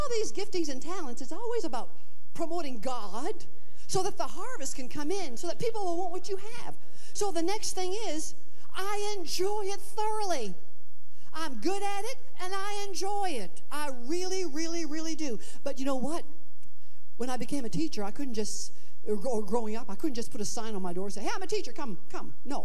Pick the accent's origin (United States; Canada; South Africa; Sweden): Canada; Quebec; I'm from Canada. I mean, French Canada. My hometown was 99% French and Catholic.